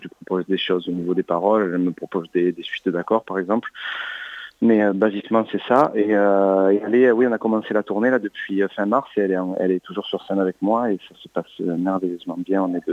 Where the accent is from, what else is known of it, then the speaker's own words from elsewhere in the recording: France; je suis quand même français, c'est ma langue maternelle